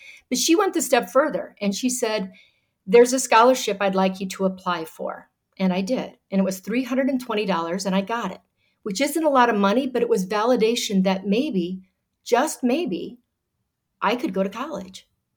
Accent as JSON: {"language": "English", "town": "Carroll", "region": "Iowa", "country": "United States", "tie": "born there", "said": "I was born in Carroll, Iowa, a rural farming community, and it's a great place to be from."}